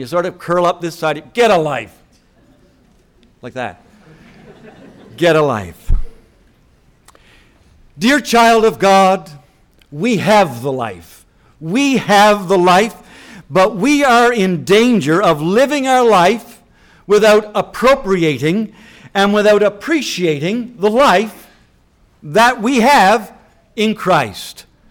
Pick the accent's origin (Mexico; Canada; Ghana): Canada; I'm from Canada.